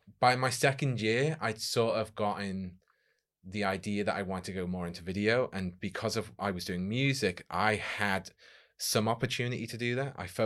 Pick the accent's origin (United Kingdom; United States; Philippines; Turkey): United Kingdom; Chester, North West England; Originally, I'm from Chester and I went to Huddersfield University.